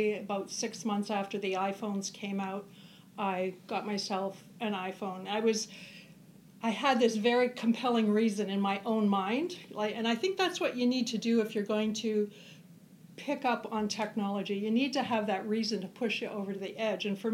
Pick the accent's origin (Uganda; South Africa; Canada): Canada; also born or lived in Germany; now in United States; I originated in Canada, small town kind of thing, and eventually I started working for Hewlett-Packard there. They transferred me to Germany, where I lived for 6 years